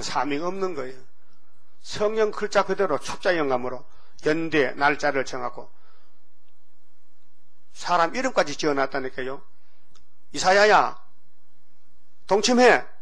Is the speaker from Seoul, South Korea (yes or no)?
no; Uiseong, North Gyeongsang, South Korea; 저는 경상도 의성 사람이고.